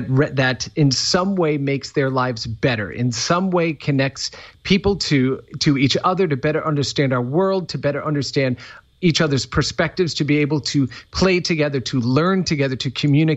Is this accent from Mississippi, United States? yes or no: no; New York, United States; You know, growing up in New York, it's how many blocks could I walk before it got dark, before I had to come home again?